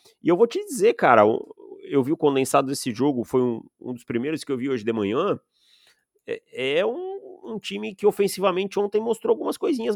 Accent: Santa Catarina, Brazil; Eu sou de Santa Catarina

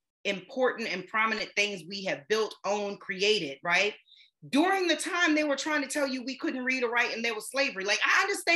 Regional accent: Maryland, United States; I've been to the ocean a million times, I'm from Maryland, like, come on now.

